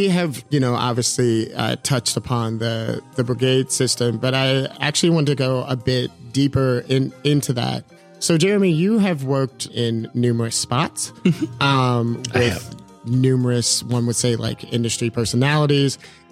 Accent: Chicago, Illinois, United States; I'm from Chicago. I know these streets well.

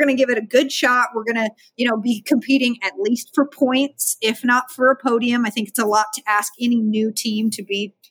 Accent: United States; As an Andretti fan, as an American motorsports fan, I don't think we're ready yet.

